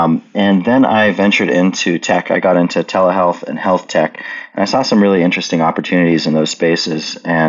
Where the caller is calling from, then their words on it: Oklahoma City, Oklahoma, United States; I am in Oklahoma City, which is Mood's physical nexus, where we have our distribution center